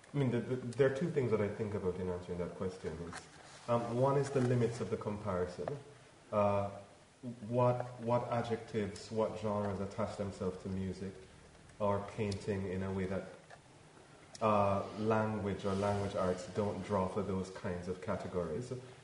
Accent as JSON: {"language": "English", "country": "Jamaica", "said": "That in being a Jamaican writer, I am necessarily lesser than a world writer"}